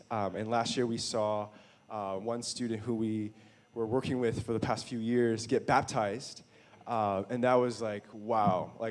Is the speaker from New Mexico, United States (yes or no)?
no; Davis, California, United States; We're all from California, Davis. You guys heard of Davis before?